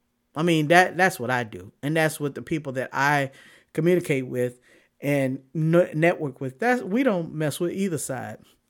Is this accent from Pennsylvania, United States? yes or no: no; Austin, Texas, United States; Now, I say this being from born and raised in Austin, Texas.